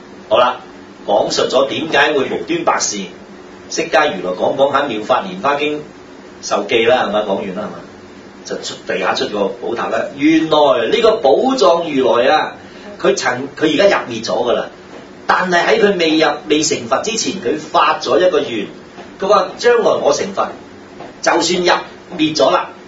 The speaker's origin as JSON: {"language": "Cantonese", "country": "China", "said": "即係我哋中國人講話棺材裏面有個人喎"}